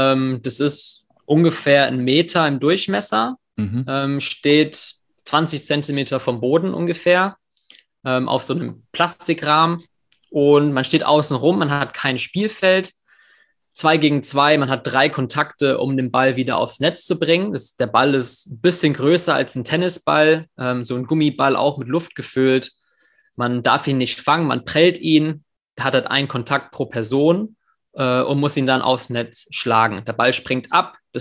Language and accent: German; England, United Kingdom; Ich bin in England in der Schule aufgewachsen und da sind die Möglichkeiten mit Sport einfach viel, viel größer.